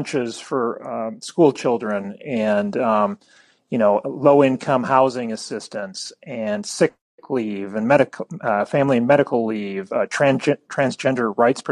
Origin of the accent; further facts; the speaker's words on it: Minnesota, United States; I grew up in Minnesota, so I have I sort of follow the state more closely